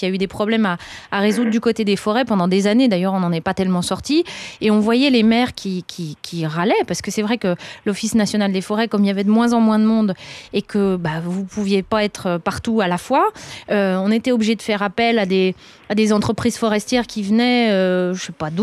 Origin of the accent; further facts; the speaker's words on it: eastern France, France; je viens de l'Est de la France